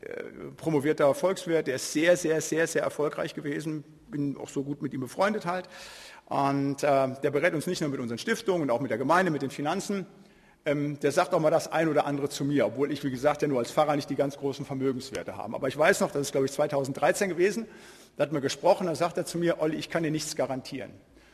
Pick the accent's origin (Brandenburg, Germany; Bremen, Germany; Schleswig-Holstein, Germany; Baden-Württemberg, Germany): Bremen, Germany; Ich komme aus Bremen